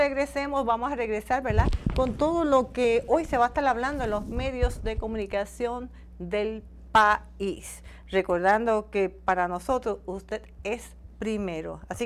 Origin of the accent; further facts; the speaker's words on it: Puerto Rico; Y nosotros como puertorriqueños